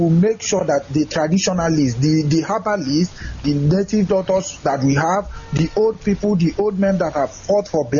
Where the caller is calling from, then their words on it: Malaysia; I am calling from Malaysia.